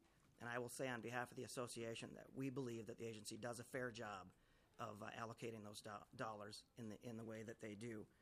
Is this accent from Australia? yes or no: no; Wheaton, Minnesota, United States; In my hometown of Wheaton in Traverse County, there is a high number of housing units that are sitting empty